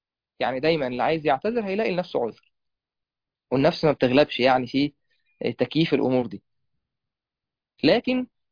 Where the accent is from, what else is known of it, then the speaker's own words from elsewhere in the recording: Egypt; بخلاف مثلا عندنا في مصر الوضع مختلف. فهنا الطاعة بقت مختلفة بسبب اختلاف الزمان والمكان